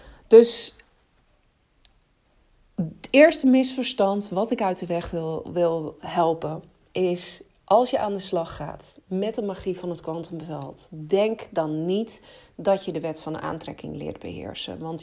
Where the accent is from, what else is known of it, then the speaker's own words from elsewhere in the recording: Netherlands; oh, wat zijn wij Nederlanders, Belgen trouwens ook, goed in het onderdrukken van onze ware verlangens